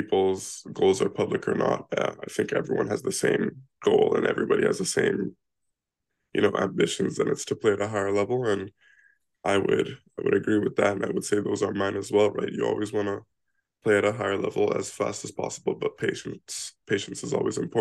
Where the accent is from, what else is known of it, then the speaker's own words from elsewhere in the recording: Brampton, Ontario, Canada; We're both from Brampton and live very close together.